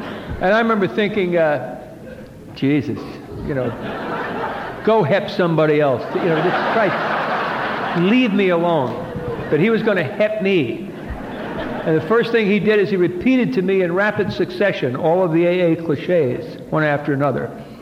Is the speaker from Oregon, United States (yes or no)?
no; New Jersey, United States; And I should also tell you that I'm Irish and Catholic, and I'm from New Jersey.